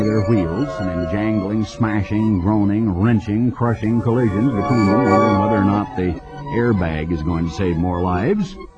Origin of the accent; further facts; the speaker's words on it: United States; born there; When I was born in the United States, the population was 100 million.